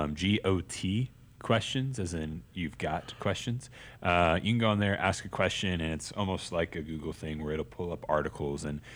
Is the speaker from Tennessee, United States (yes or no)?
yes; Memphis, Tennessee, United States; When I grew up in Memphis, I feel like homeschooling was hitting its peak